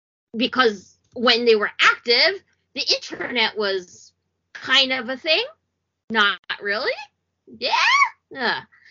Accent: Brooklyn, New York, United States; I think everyone and their mothers probably can figure out through my accent and or the fact that I talk about Brooklyn too much that I'm from New York.

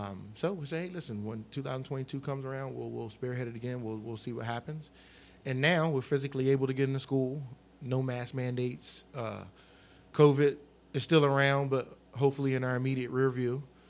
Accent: Rehoboth Beach, Delaware, United States; Listen, I grew up in Rehoboth, and I come up going down Dewey Beach when I was too young to go.

